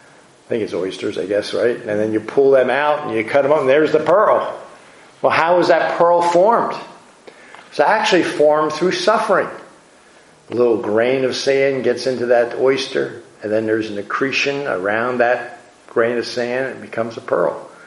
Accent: New Jersey, United States; I mean, I grew up on the Jersey Shore.

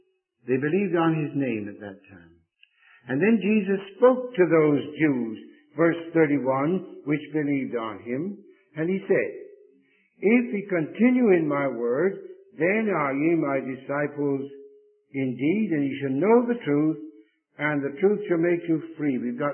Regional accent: Bristol, South West England, United Kingdom; born there; the city of Bristol, where I was born in England.

